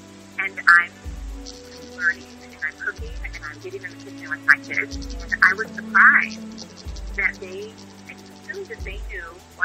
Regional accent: Rome, Lazio, Italy; now in Brussels, Belgium; I'm from Brussels in Belgium, but I'm Italian. I'm from Rome, from the capital, and I'm living here since a long time now, 18 years.

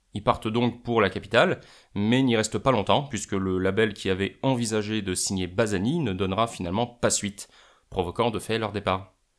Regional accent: Grand Est, France; en tant que Lorrain, parce que je pense pas que j'aurais mis l'occasion de te parler d'un artiste originaire de la région où j'ai grandi.

